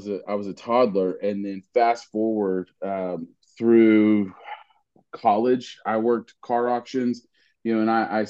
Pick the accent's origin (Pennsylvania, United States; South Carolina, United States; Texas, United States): Texas, United States; Salado; I grew up in Salado, Texas, and we didn't have galas.